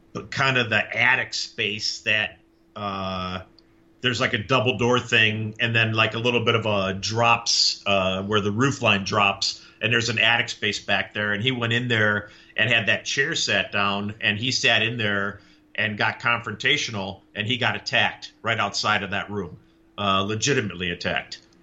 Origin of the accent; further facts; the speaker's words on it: Indiana, United States; also born or lived in Chicago, Illinois; So, for those who know me, you know, I grew up in Northwest Indiana / the South Side of Chicago.